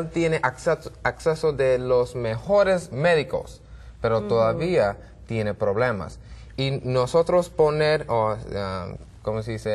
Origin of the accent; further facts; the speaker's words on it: Brooklyn, New York, United States; Soy de Nueva York, de Brooklyn